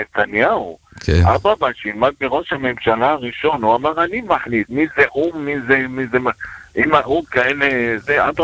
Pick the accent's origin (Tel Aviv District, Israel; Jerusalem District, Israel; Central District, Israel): Tel Aviv District, Israel; Ramat Gan; מהרמה של הגן, מרמת גן.